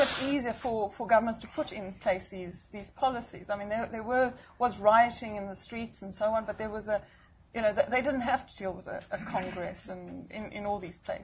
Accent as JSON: {"language": "English", "country": "South Africa", "also_born_or_lived": "Africa / Eastern Europe", "said": "as a South African, I've lived, you know, all over Africa and Eastern Europe"}